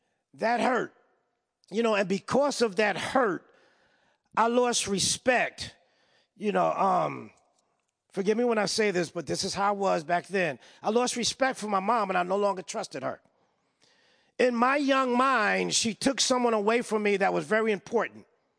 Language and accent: English; New York, United States; moved away as an adult; now in California, United States; I stayed in California. I'm from New York. And I stayed in California, you know, because of the weather.